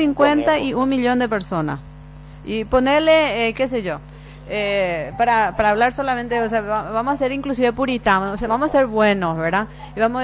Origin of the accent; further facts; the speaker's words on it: Asunción, Paraguay; Que pagamos nuestros impuestos, que somos asuncenos.